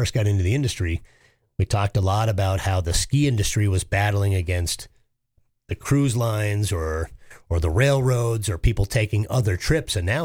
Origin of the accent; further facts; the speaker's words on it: New England, United States; I mean, I'm from New England, where you've got 168 ski areas just in New England, New York, New Jersey.